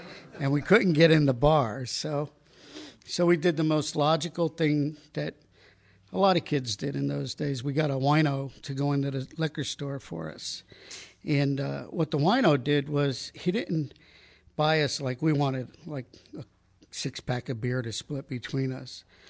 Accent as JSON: {"language": "English", "region": "New Jersey", "country": "United States", "tie": "born or raised there", "said": "So when I was younger, I grew up in Jersey."}